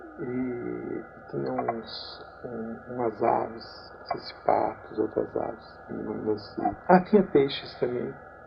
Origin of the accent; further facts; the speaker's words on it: São Paulo, Brazil; Eu fui criado e nasci aqui em São Paulo e tenho que viver nessa turbulência. Porque eu morei em Sorocaba, trabalhando lá.